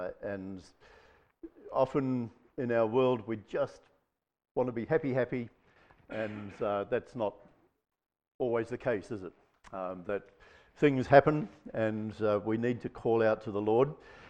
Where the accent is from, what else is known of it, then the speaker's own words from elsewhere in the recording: New Zealand; And here we are coming from New Zealand, right? Hills, okay? We know what hills are.